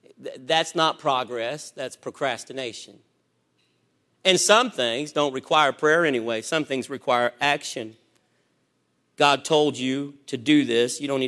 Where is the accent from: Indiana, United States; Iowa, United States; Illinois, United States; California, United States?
Indiana, United States; You see, I'm from the South, Southern Indiana. I actually spent time in Hazard. I know where Beattyville, Kentucky is.